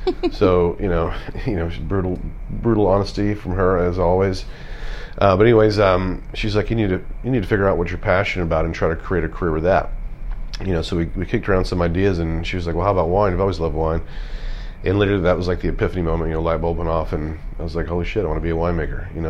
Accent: Dallas, Texas, United States; Yep, Dallas, Texas.

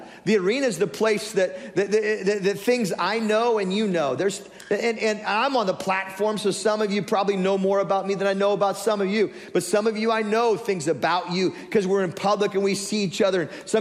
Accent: Tillamook, Oregon, United States; I grew up in Tillamook, Oregon with mushrooms, come on.

